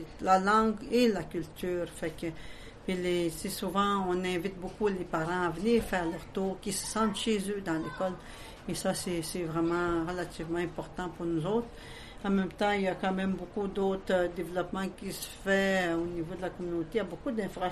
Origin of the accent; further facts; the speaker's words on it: Kitcisakik, Quebec, Canada; Je viens de Kitsagik.